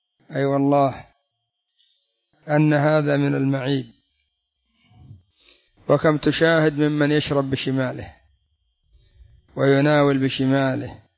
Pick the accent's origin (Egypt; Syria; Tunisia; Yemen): Yemen; مثل عندنا في اليمن: كلنا يمن موبايل.